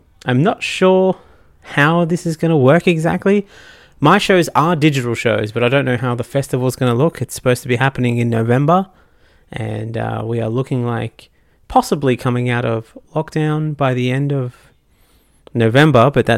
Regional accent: Australia; But we are Australian. And if we've learned nothing else, it's we don't care about science in this country.

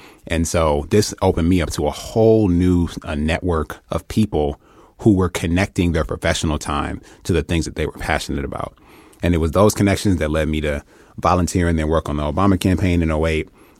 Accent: Detroit, Michigan, United States; She's white. I'm Black. I'm from Detroit. She's from Lansing.

